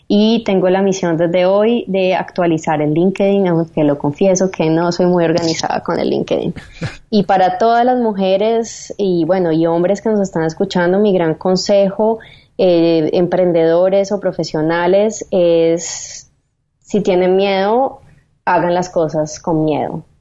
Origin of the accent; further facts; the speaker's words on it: Cali, Valle del Cauca, Colombia; also born or lived in Paris; Yo vengo de Cali, en donde yo era muy blanca para el promedio de las personas